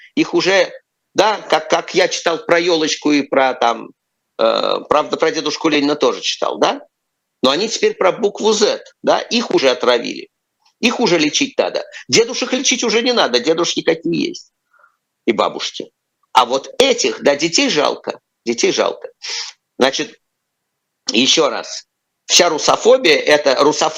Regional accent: Moscow, Russia; Он сделал так, что мне, что я сжимаюсь внутренне перед тем, как сказать, что я из Москвы.

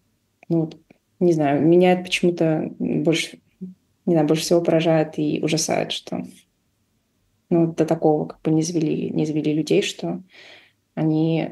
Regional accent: Caucasus, Russia; Я с Кавказа, я ингушка

